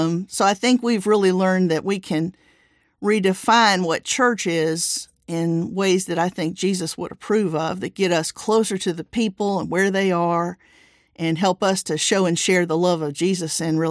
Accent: the South, United States; I come from the South, where we tell stories as parts of the toolbox that we bring to the table.

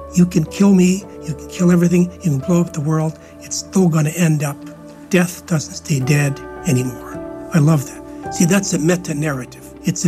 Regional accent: Western Canada, Canada; now in United States; I grew up in Western Canada, and where I grew up, we only had Catholics and Protestants. Since I moved to Texas

